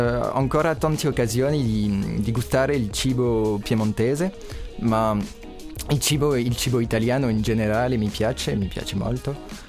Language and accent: Italian; France; Italian is a second language; moved away as an adult; now in Italy; vengo da Francia. Sono qua per... Sono arrivato un mese fa.